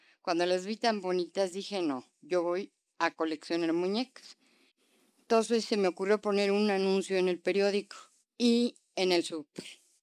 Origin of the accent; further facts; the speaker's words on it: Mexico; Como mujer mexicana, quiero hacer un museo y dejárselo a México